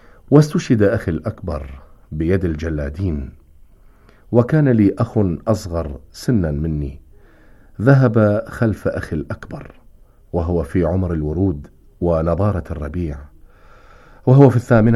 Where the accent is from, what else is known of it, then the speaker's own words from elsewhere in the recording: Najaf, Najaf Governorate, Iraq; moved away; إني ولدت في العراق وفي مدينة النجف الأشرف